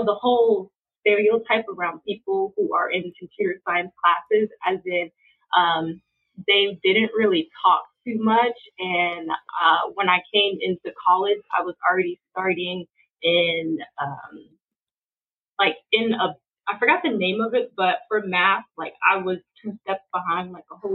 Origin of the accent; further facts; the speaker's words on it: San Francisco, California, United States; So I grew up in San Francisco. I'm from San Francisco.